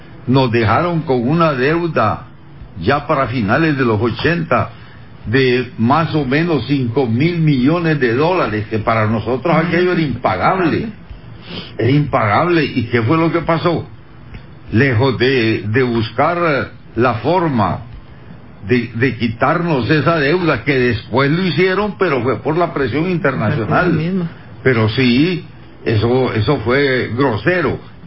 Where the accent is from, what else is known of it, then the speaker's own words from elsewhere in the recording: Honduras; dejen de seguir haciendo acciones de desestabilización en mi país. Ya Honduras no es un país, como nos decían antes, bananero